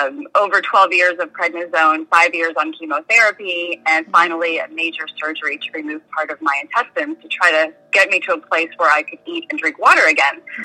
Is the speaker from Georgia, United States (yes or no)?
yes; Georgia, United States; I'm originally from Georgia. So when I was first diagnosed, I was searching bookstores in Savannah and in Atlanta and around the state trying to find alternative treatments.